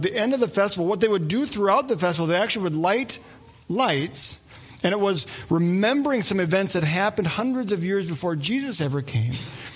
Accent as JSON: {"language": "English", "town": "Wadena", "region": "Minnesota", "country": "United States", "tie": "born or raised there", "said": "I grew up in Wadena. It's about an hour away from here."}